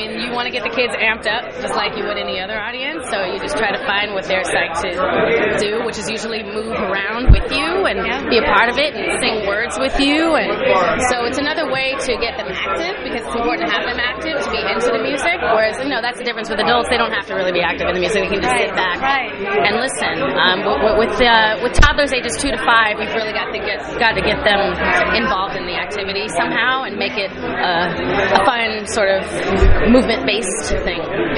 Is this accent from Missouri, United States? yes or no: no; San Francisco, California, United States; I'm from San Francisco, California, but I've been living here for 19 years.